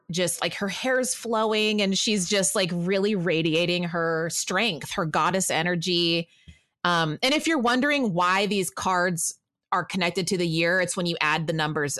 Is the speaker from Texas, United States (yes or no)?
yes; Texas, United States; We are such a, you know, Christian nation where, like, growing up in Texas, everything's closed on Christmas Day.